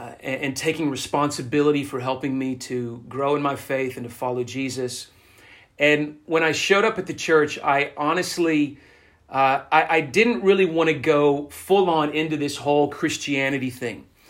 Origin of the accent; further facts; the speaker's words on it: United States; I grew up in the United States.